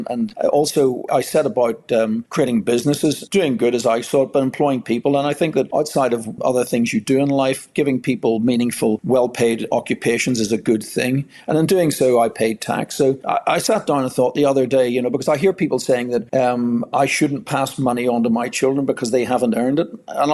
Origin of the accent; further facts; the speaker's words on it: North Down, Northern Ireland, United Kingdom; Well, I come from the North Down